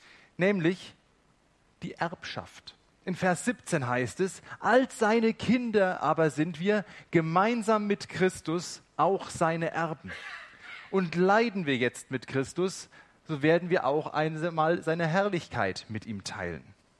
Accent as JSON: {"language": "German", "region": "West Germany", "country": "Germany", "said": "Das war für mich eine der eindrücklichsten Erfahrungen, die ich als Wessi im Osten machen musste."}